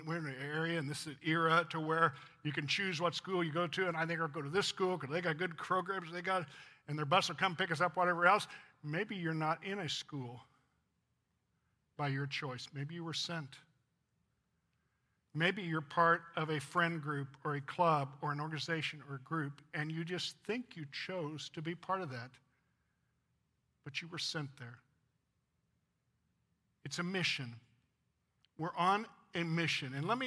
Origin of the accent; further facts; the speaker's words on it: Illinois, United States; I was born in Illinois, so I'm from Illinois. I was not born here, okay?